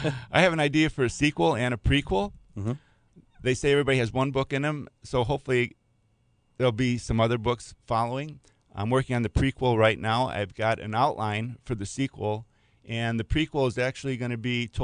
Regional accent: Wisconsin, United States; there's some early references to being a youngster growing up in Wisconsin.

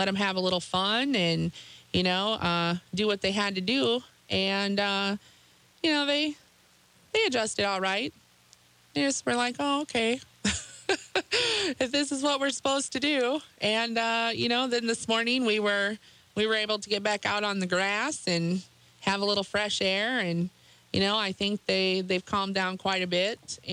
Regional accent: Canton, United States; I'm obviously from Canton.

